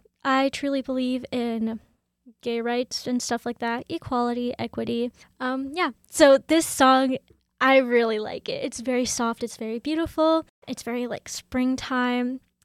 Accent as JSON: {"language": "English", "country": "Canada", "tie": "born there", "said": "I was born in Canada, but I am Chinese."}